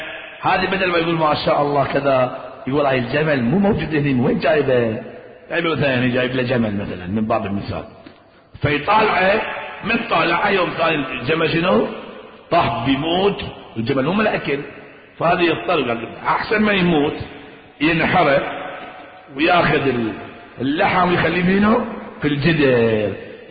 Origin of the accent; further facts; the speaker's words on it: Bahrain; ناس عندنا في البحرين في أماكن ثانية عجايز كبار صغار